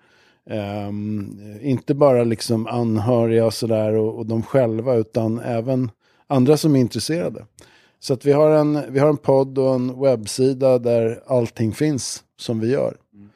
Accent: Stockholm, Stockholm County, Sweden; Jag föddes i Abrahamsberg som ligger i Bromma, mellan Stora Mossen och Brommaplan, i en liten tvåa på Plåtslagarvägen nära tunnelbanan.

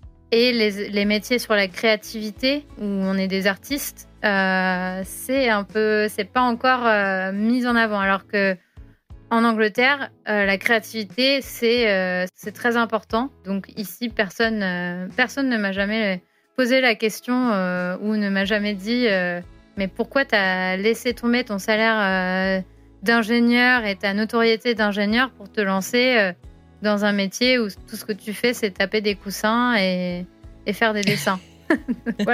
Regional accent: France; accent: French; Alors, les Français reconnaissent que je suis française dans mon accent.

